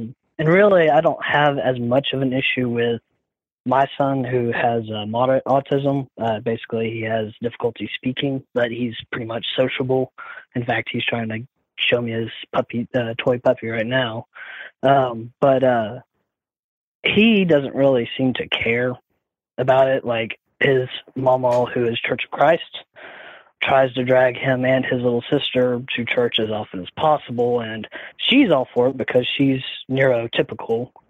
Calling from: Alabama, United States; I'm calling from North Alabama.

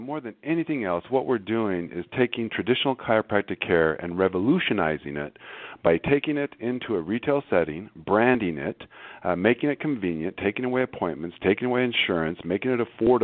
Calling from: Scottsdale, Arizona, United States; I'm calling from sunny Scottsdale, Arizona, where our headquarters are.

